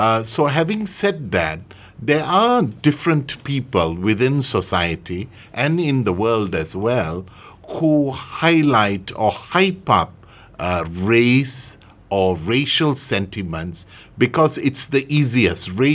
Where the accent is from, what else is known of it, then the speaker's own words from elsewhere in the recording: Banting, Selangor, Malaysia; when Tunku visited my hometown, and I was then 14 years old, he came to the Dewan Orang Ramai in Banting Town, next to the UMNO building, and my dad took me to this event.